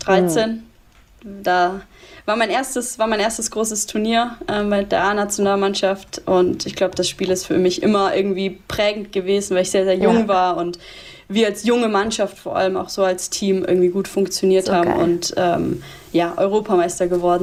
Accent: Würzburg, Bavaria, Germany; born there; also born or lived in Munich / Freiburg; now in Cologne, Germany; weil da ist es egal, ob ich irgendwie in Würzburg, wo ich geboren bin, ob das dann in München war, ob es in Freiburg ist, ob es jetzt in Köln ist

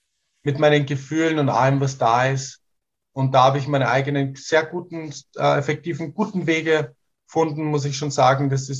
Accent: Portugal; da war ich schon als 7, 8-Jähriger, wie wir sind in der Pampa in Portugal aufgewachsen

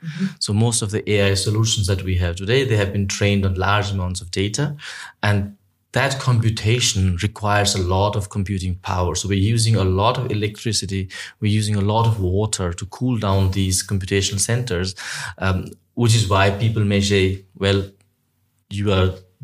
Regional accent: Nepal; I come from Nepal, a country that is one of the poorest in the whole world

